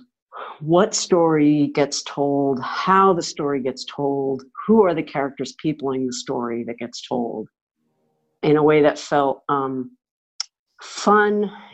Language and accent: English; Connecticut, United States; the old strip mall multiplexes that I went to as a kid growing up in Connecticut in the 70s.